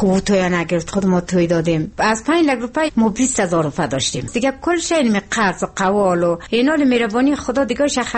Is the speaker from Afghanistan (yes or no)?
yes; Maidan Wardak, Afghanistan; از این میدان وردک هستم دیگه، از دوره میدان وردک.